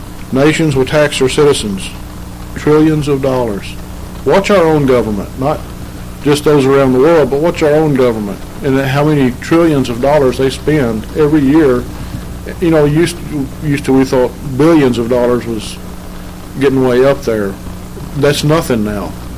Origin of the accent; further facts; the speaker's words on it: Texas, United States; I can remember growing up in Texas when you would drive from East Texas to Dallas, you could see the pollution